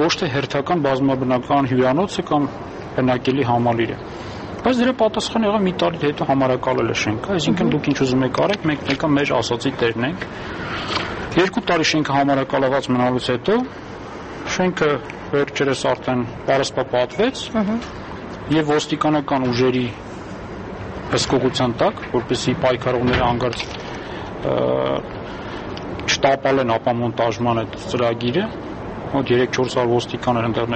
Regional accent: Yerevan, Armenia; ես ծնվել եմ Երևանում, ապրել եմ ես քաղաքում, իմ ամենալավ տարիներ անցել են ես քաղաքում

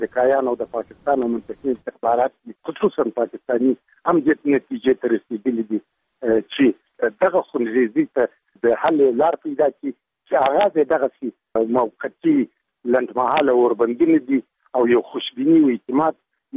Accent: Uruzgan, Afghanistan; now in Kandahar, Afghanistan; زه په کندهار کې یم او د روزګان څخه یم.

